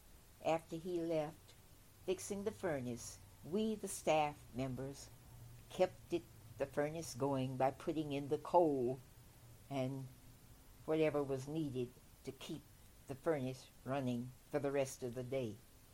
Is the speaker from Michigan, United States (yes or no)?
no; Fayetteville, North Carolina, United States; as a child growing up in Fayetteville, North Carolina, I used to peek in the windows of the all-white public library